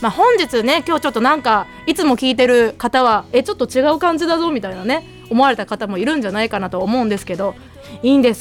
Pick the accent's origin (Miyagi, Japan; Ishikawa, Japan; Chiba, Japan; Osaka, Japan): Osaka, Japan; 結局ね大阪出身なんでね